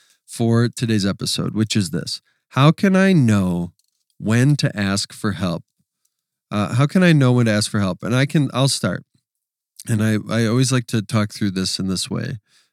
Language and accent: English; Wisconsin, United States; accent: Wisconsin; obviously versus like my Wisconsin accent, right?